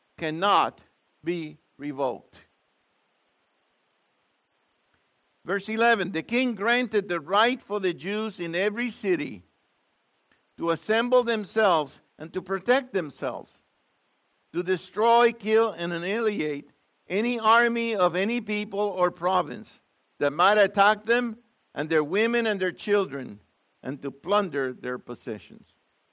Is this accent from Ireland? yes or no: no; Puerto Rico; I'm from Puerto Rico. Puerto Rico was discovered in the second voyage of Christopher Columbus. It's a tiny little island, a speck of an island, only 100 miles wide and 100 miles long, 35 wide, a little rectangle, so to speak, of an island.